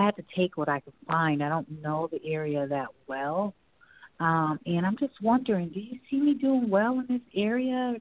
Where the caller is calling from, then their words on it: Connecticut, United States; I'm calling from Connecticut.